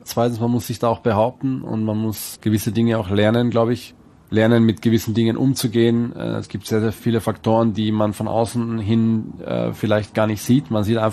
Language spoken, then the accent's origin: German; Austria; als kleiner Junge gab's vor allem in Österreich, wo ich aufgewachsen bin